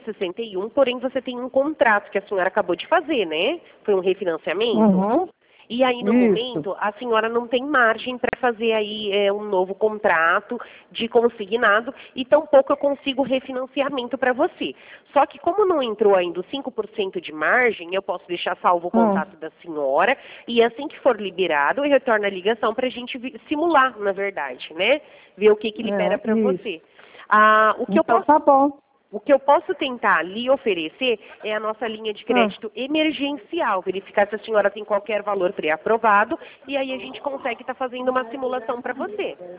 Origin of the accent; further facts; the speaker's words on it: Americana, São Paulo, Brazil; Eu sou da cidade de Americana.